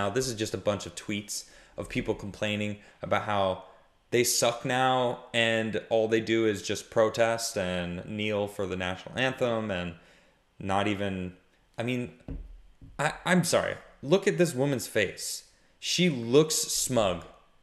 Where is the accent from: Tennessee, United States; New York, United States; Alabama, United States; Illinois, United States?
Illinois, United States; Chicago; I grew up in Chicago, so it kind of like hit home. I grew up watching the Bulls.